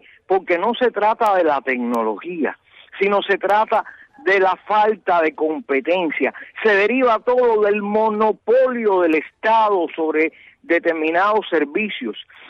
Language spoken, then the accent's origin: Spanish; Havana, Cuba; soy natural de La Habana